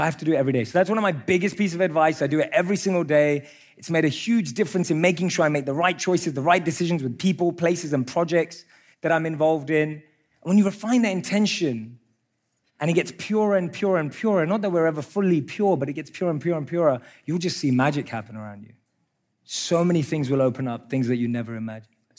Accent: London, United Kingdom; I grew up in London.

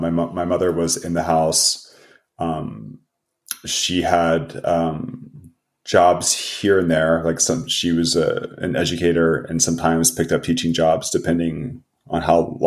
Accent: Virginia Beach, Virginia, United States; also born or lived in Florida / Germany; So you know, for growing up in Virginia Beach was very cool. Like it was heavy surf and skate and BMX culture.

